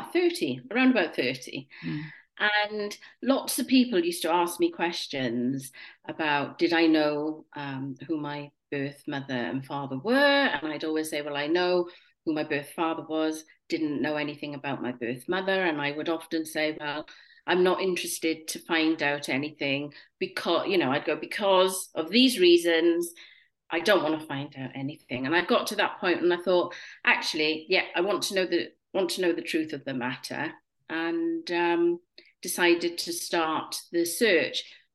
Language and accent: English; Wales, United Kingdom; now in London, United Kingdom; I'm actually born in the 1960s. But after being adopted and growing up, I grew up in Wales. I moved to London